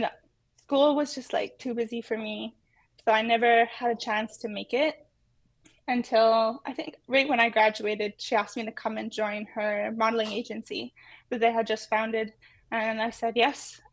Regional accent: Ontario, Canada; I'm Korean Ojibwe from Sagamak Anishinaabek in Northern Ontario on my mom's side, and Munchausen Cree Nation on my dad's.

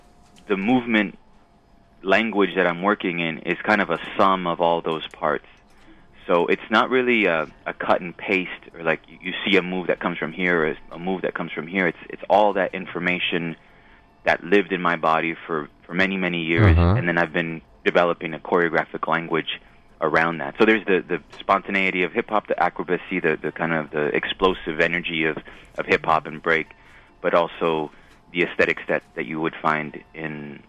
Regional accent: Los Angeles, California, United States; I grew up in Los Angeles, from very young age, hip-hop culture was around me

